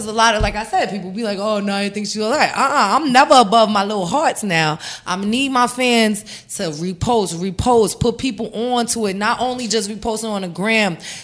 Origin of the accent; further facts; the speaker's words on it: Bronx, New York, United States; Yeah, I'm from the Bronx.